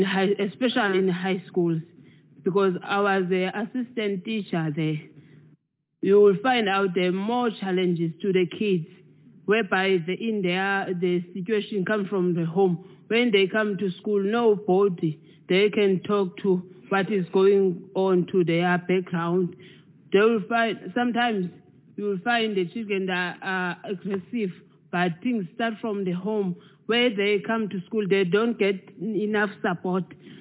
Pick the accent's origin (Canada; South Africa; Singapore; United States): South Africa; Hout Bay, Western Cape; I'm from Hout Bay. I stand up for the youth from Hout Bay.